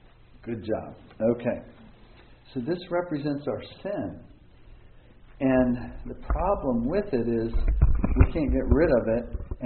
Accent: Baltimore, Maryland, United States; I'm from Baltimore, Maryland, which is a million miles away.

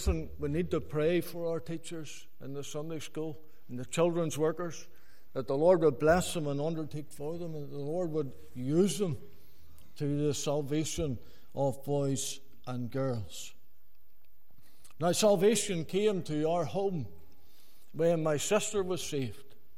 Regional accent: Ballyhenshin, Northern Ireland, United Kingdom; I was born and bred in Ballyhenshin, County Down. I was raised on a farm, mixed dairy, arable farm.

